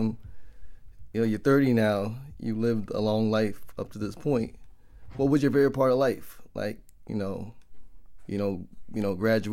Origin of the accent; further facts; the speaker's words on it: Brooklyn, New York, United States; I've known him since 3 years old. We grew up in Canarsie together.